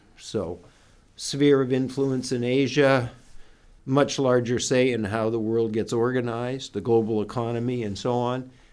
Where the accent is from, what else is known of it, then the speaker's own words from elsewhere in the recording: Canada; I grew up in Canada, ended up working in the United States, studied at Oxford